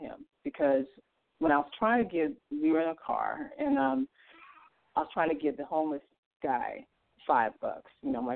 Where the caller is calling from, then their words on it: Illinois, United States; Here. From Illinois.